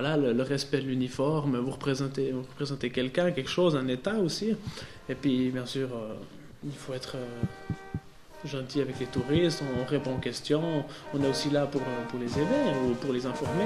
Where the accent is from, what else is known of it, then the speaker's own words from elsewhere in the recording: Lausanne, Vaud, Switzerland; je viens de Lausanne, dans le canton de Vaud.